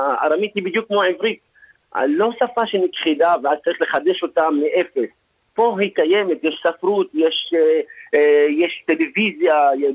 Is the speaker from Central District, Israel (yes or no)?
no; Northern District, Israel; אם זה בברעם, שכי אנחנו במקור מברעם